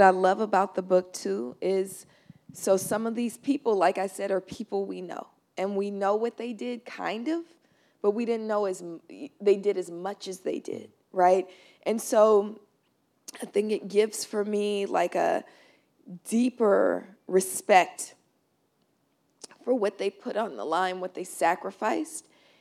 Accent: Oakland, California, United States; So I grew up in Oakland, California. I don't know if you know that, but I'm from Oakland. And I'm born in 1972

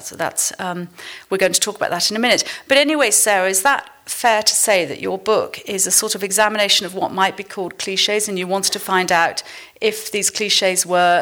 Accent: United Kingdom; now in United States; I'm a Brit married to a New Yorker.

